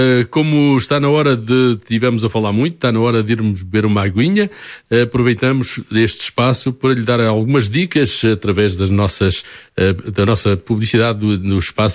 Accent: Portugal; now in France

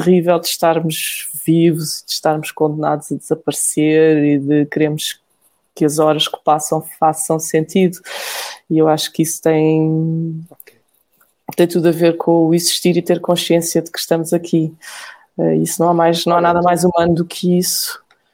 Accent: Portugal; moved away as an adult; como eu saí muito jovem de Portugal, saí com 22 anos.

